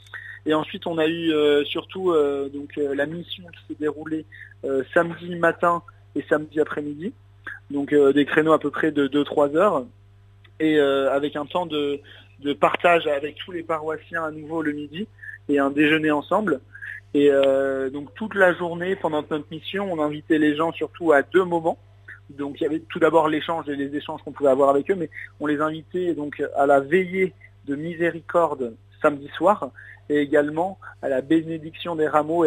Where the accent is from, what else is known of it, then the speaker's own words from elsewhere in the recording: Sedan, Grand Est, France; Moi, je suis de Sedan. Je suis de la paroisse de Sedan.